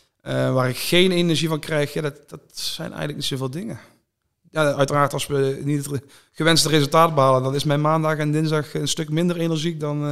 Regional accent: Veldhoven, North Brabant, Netherlands; Ik kom uit Veldhoven.

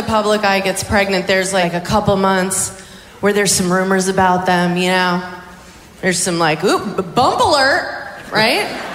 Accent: New York, United States; I'm from New York. All my girlfriends are from New York. We get married late there.

